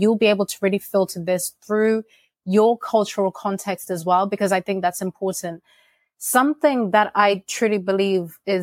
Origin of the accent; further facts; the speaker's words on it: Zimbabwe; now in London, United Kingdom; So for me, as a Zimbabwean immigrant living in London, someone that was born and raised in Zimbabwe